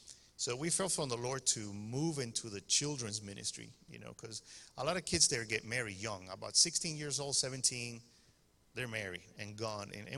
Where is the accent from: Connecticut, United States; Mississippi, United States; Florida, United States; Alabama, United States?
Florida, United States; Miami; I was living in Miami. My wife and I grew up in Miami.